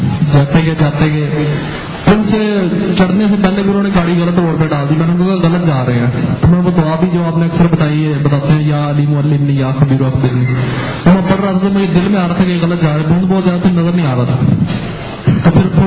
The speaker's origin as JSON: {"language": "Urdu", "town": "Lahore", "region": "Punjab", "country": "Pakistan", "said": "میں لاہور سے ہوں."}